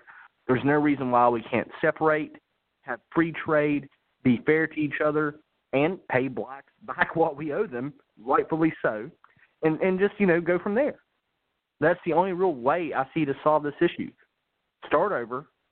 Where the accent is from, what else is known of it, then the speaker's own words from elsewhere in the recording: West Virginia, United States; now in Florence, United States; I'm from West Virginia, but I live in Florence, South Carolina, predominantly black area.